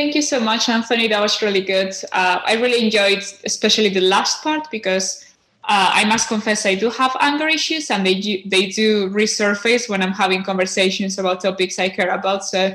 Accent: Spain; From Spain. Clearly, my accent doesn't help here, but yeah.

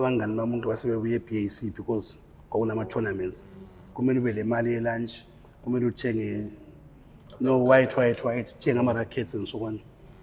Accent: Bulawayo, Zimbabwe; We are from Gobulawayo, the Manyama Group Satlavela.

